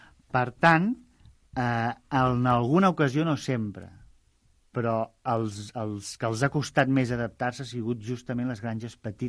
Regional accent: Barcelona, Catalonia, Spain; born there; Jo mateix sóc nascut a Barcelona i aquí no en tenim pas de granges.

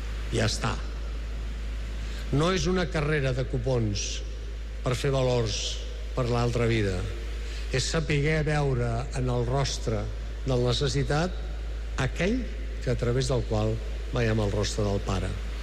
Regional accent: Barcelona, Catalonia, Spain; com a bons barcelonins

